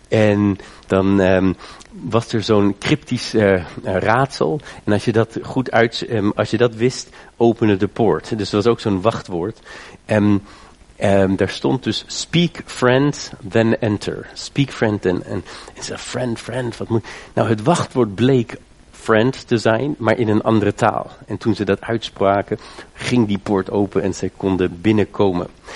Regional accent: Germany; Dutch is a second language; now in Netherlands; ik ben in Duitsland opgegroeid. 20 jaar geleden zou ik die shibboleth-test niet overleefd hebben.

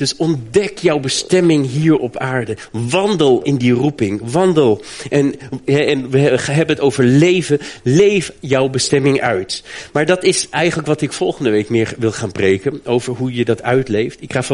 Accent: Germany; Ik ben in Duitsland opgegroeid en toen ik 16 jaar oud was, 16 jaar, heb ik een elektrische gitaar gekocht.

